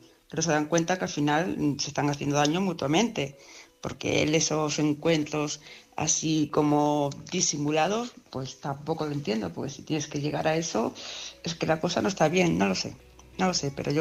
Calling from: Palma de Mallorca, Balearic Islands, Spain; de Palma de Mallorca.

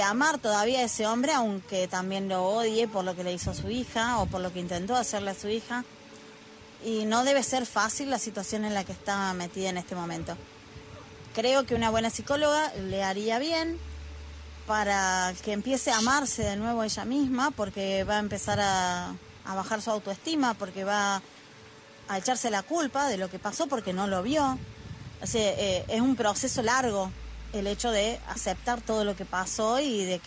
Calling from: Argentina; desde Argentina

